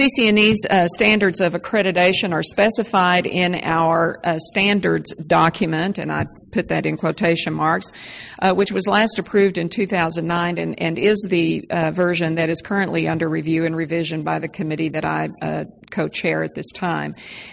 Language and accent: English; Texas, United States; accent: Texas; If you have difficulty with my Texas accent, stop me afterwards and I'll do the interpretation for you a little bit better.